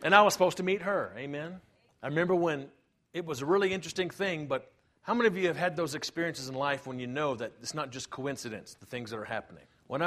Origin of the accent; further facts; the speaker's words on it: Slidell, Louisiana, United States; moved away as an adult; now in Mobile, United States; I was from Slidell.